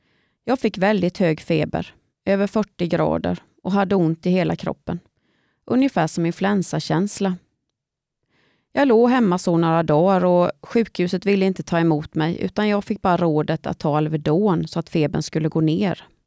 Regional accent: Vetlanda, Jönköping County, Sweden; also born or lived in Malmö; och jag bor i Vetlanda med min hund Benny. Jag föddes en aprildag i Malmö 1970 och vi flyttade till Vetlanda 71. Min pappa fick jobb på Sapa. När jag växte upp i Vetlanda var jag

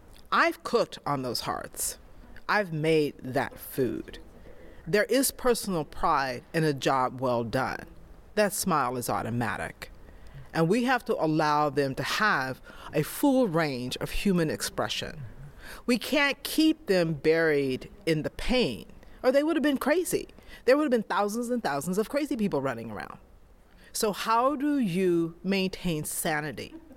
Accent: Texas, United States; Like I'm from Texas, and one of the things that I notice is like a lot of people are embracing Juneteenth.

